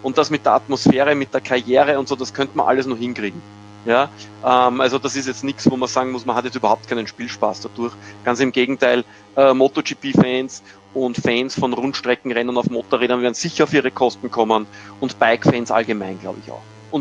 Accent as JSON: {"language": "German", "country": "Austria", "said": "Das macht mir als Österreicher natürlich sehr viel Spaß"}